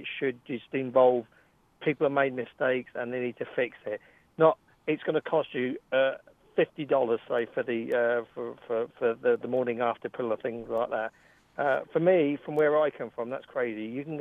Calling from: England, United Kingdom; I'm from England, and you can go into any family planning clinic

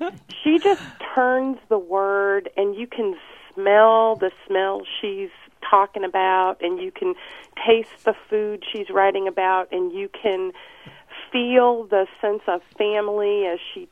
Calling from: East Berlin, Connecticut, United States; I'm from East Berlin.

